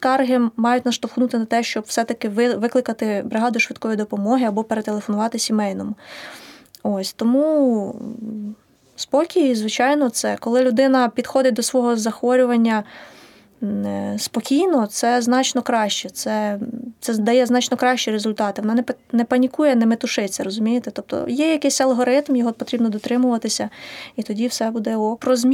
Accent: Vinnytsia, Vinnytsia Oblast, Ukraine; Я не шкодую, так, я з Вінниці.

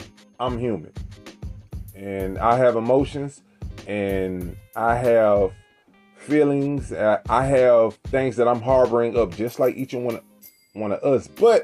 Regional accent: United States; you know, us as American people, we idolize the rich, the famous.

